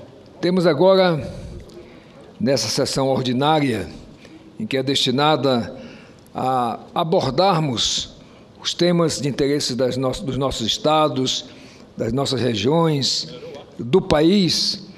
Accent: Roraima, Brazil; born there; also born or lived in Pará; nasci lá no meu estado de Roraima

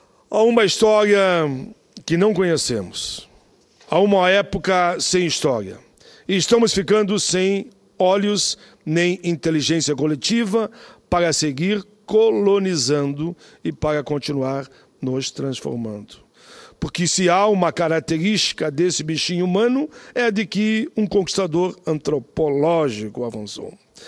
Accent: Rio Grande do Sul, Brazil; sou do Sul, eu venho do Sul

